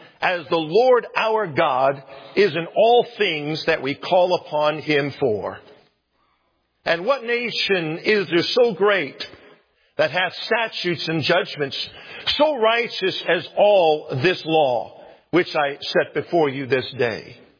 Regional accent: United States; I'm still glad that I'm an American.

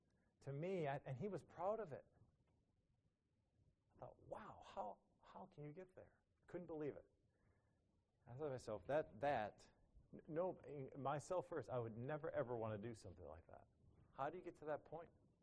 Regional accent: Chicago, Illinois, United States; I was from Chicago.

